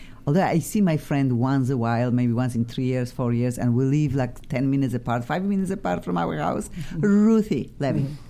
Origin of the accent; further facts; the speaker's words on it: Poland; English is a second language; And really, I needed them in Europe, Eastern Europe. I'm from Poland.